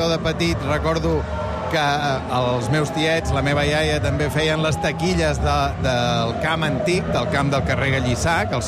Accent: Vic, Catalonia, Spain; born there; Soc nascut a Vic, vaig viure 2 anys aquí

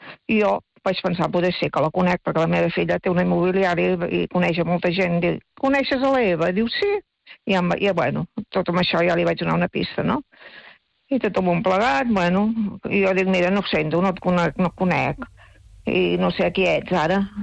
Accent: Canovelles, Catalonia, Spain; que jo sóc de Canovelles i venia del mercat de Granollers

